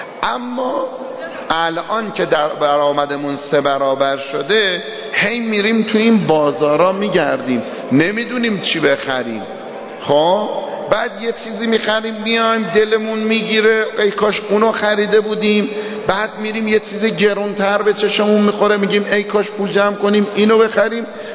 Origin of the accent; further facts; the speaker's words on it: Tehran, Tehran Province, Iran; born there; now in Qom, Iran; در همین تهران، من متولد تهرانم،